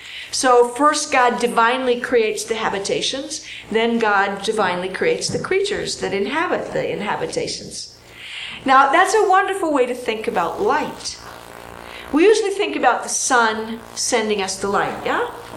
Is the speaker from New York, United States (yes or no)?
no; Ohio, United States; I grew up in Ohio where we had real fall and real winter